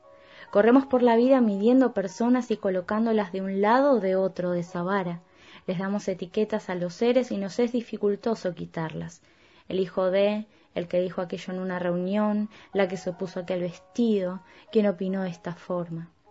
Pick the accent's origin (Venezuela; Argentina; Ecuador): Argentina; Buenos Aires; soy de Buenos Aires, Argentina